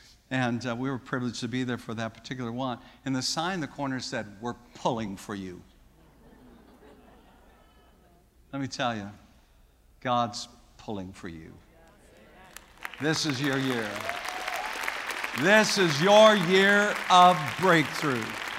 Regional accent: the Dakotas, United States; But they are to the west of the little community where I grew up in the Dakotas.

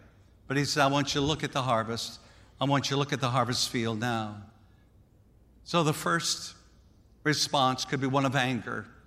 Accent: South Dakota, United States; Now, growing up in South Dakota, growing up in farming land

